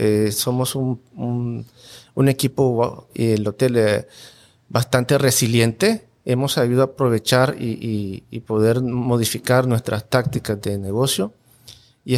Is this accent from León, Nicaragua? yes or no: yes; León, Nicaragua; born there; aquí nací.